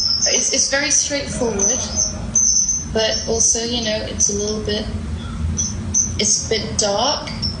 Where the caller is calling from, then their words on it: Lincoln, East Midlands, United Kingdom; Lincoln, UK.